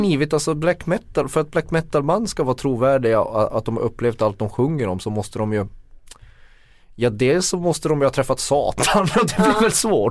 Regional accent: Kiruna, Norrbotten County, Sweden; när jag växte upp i Kiruna.

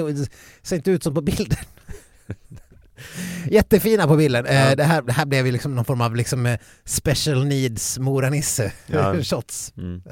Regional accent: Dalarna County, Sweden; många kallar ju mig som dalmas för norrlänning också.

